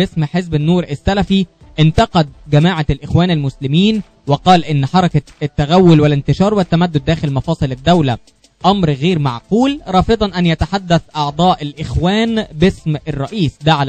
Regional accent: Egypt; لان في الاول وفي الاخر احنا كلنا مصريين

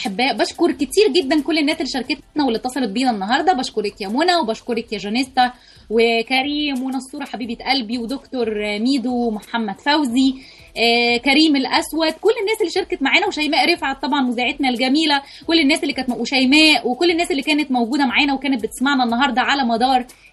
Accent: Egypt; يعني احنا مصريين بجد يعني

